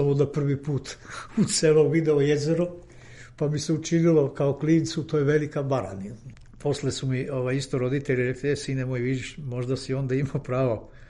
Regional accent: Subotica, Vojvodina, Serbia; kao Subotičanin rođeni jako sam za tramvaj vezan

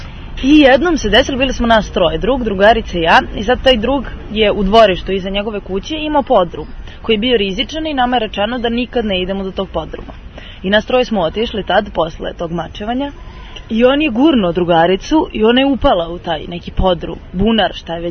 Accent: Mataruška Banja, Šumadija and Western Serbia, Serbia; ja sam odrasla u Matoriškoj banji na ulici.

